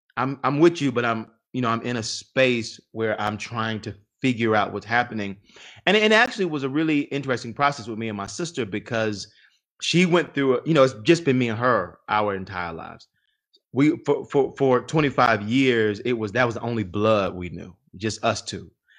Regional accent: Georgia, United States; I grew up on Auburn. I think we talked about that. We may not, but I grew up on Auburn, birthplace of MLK.

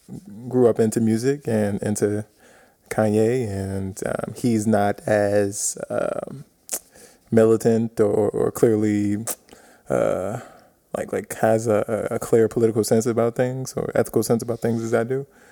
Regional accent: New York, United States; I always would say I'm from New York or from, you know, from America.

